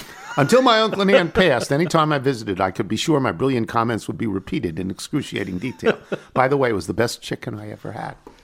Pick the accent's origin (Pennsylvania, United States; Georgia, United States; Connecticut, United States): Pennsylvania, United States; Philadelphia; from Philadelphia.